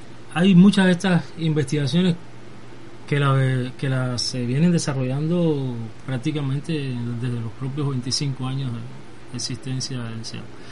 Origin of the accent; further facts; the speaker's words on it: Cuba; Nosotros somos investigadores de Cuba, no estamos fuera del contexto nacional